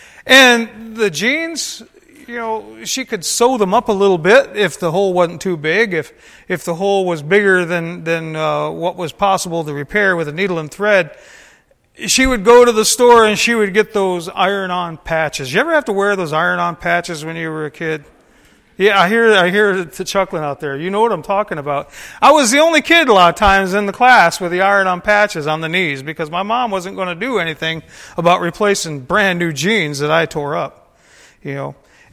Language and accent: English; Northville, Michigan, United States; it runs from my hometown of Northville, Michigan, all the way to Detroit